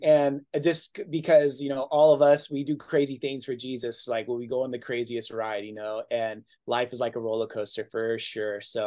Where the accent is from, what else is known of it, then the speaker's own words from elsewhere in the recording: Anaheim, California, United States; born there; I go with the Angels because I was born in Anaheim.